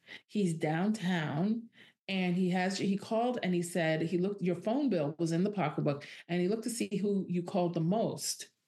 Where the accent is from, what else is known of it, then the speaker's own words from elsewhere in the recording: New York, United States; all of my intellectual, my intellectual smarts and my street smarts and being a New Yorker and a New York kid and all that just failed me.